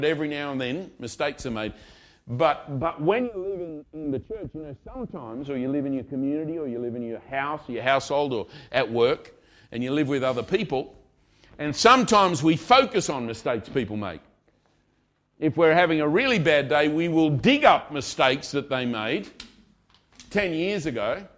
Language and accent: English; Australia; As an Australian, I find it funny.